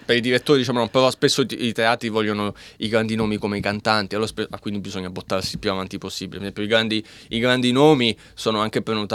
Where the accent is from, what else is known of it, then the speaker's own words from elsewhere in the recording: Rome, Lazio, Italy; born there; moved away as an adult; also born or lived in United States; Io sono nato a Roma, ho iniziato a studiare il violino, quindi ho studiato in conservatorio a Roma.